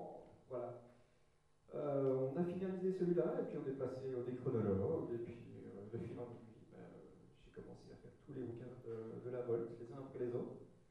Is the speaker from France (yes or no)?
no; Brussels, Belgium; moi je viens de Bruxelles. Donc je suis sauté dans le train.